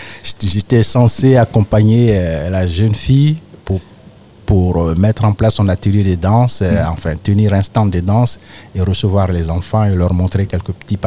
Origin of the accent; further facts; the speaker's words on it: Gagnoa, Gôh-Djiboua, Côte d’Ivoire; accent: Ivorian; Je lui dis, ouais, ça, j'ai un vrai accent ivoirien. Elle me dit, ah, tu viens d'où ? Je lui dis, je viens de Gagnois.